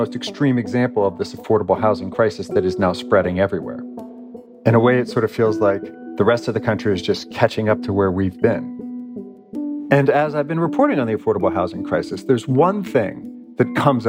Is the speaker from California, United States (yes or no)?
yes; California, United States; my home state and where I live, California.